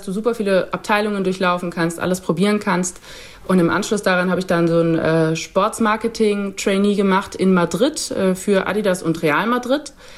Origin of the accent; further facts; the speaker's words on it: Nuremberg, Bavaria, Germany; Ja, ich bin aus Nürnberg.